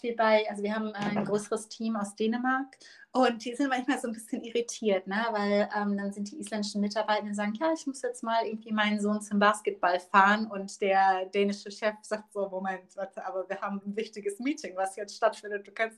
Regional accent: Germany; Und da komme ich natürlich als Deutsche ganz gut

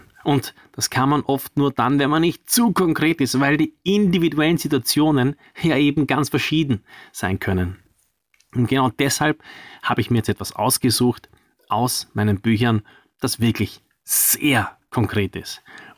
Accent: Vienna, Austria; Mehr Prestige für einen Club gab es damals in meinem Heimatort Wien nicht.

